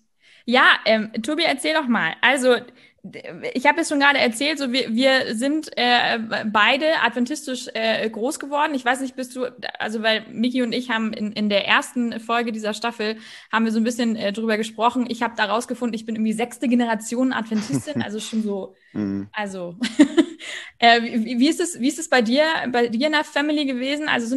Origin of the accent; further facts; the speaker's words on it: Hamburg, Germany; Ich komme ja ursprünglich aus dem Norden. Wir sind beide in Hamburg in der Gemeinde mehr oder weniger groß geworden